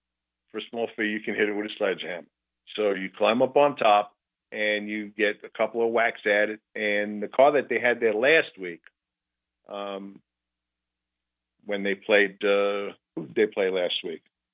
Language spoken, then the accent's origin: English; New York, United States; As you know, I'm from New York. I've been a Yankee fan since I was born, 1958.